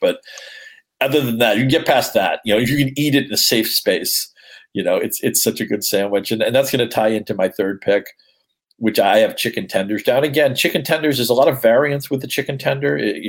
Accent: New England, United States; I feel like Fenway, because I grew up in New England, Fenway doesn't count for me.

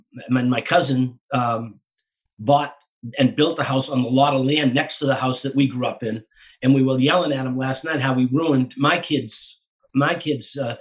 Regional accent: Winthrop, Massachusetts, United States; everybody who grew up in that house, almost all of us still live in my hometown of Winthrop, Mass.

